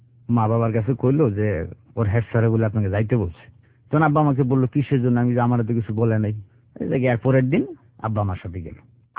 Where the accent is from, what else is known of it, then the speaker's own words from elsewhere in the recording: Bangladesh; যদি সারা বাংলাদেশের অবহেলিত গ্রামের কোনো লিস্ট করা হয়, আমার গ্রামটা থাকবে সবার উপরে।